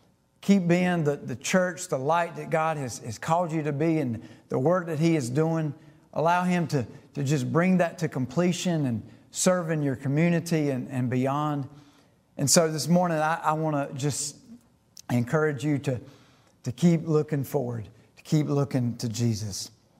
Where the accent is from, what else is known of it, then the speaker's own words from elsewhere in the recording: Leslie, United States; I grew up over in Leslie and had a really close friend that lived here in Edgemore.